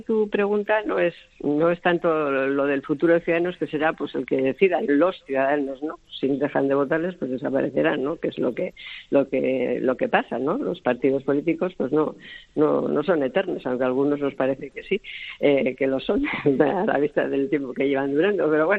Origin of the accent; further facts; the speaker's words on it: Spain; menos mal que somos españoles y europeos.